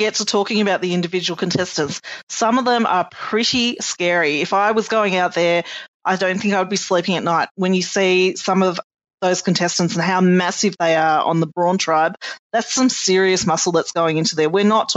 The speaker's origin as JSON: {"language": "English", "country": "Australia", "said": "And I think as an Australian as well"}